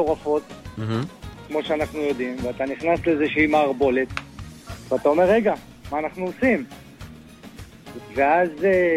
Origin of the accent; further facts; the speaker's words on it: Be'er Ya'akov, Central District, Israel; אני מבאר יעקב.